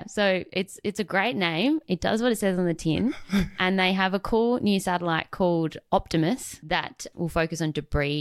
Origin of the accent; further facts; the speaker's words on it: Adelaide, South Australia, Australia; now in Sunshine Coast, Australia; I'm based on the Sunny Coast now, but I'm originally from Adelaide.